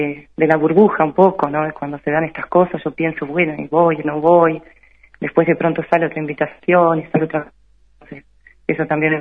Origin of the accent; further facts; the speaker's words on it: Uruguay; yo soy del interior del Uruguay, soy docente, clase trabajadora